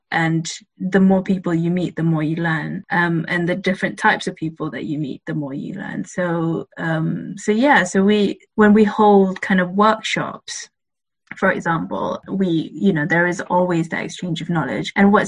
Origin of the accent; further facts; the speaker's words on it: Malaysia; I come from Malaysia, so it's Southeast Asia